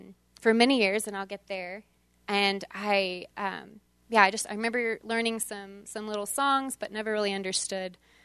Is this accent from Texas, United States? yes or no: yes; Texas, United States; I grew up in Texas in a town about the size of Bozeman. So it was like 32,000 when I was growing up, and it was outside of Austin, Texas.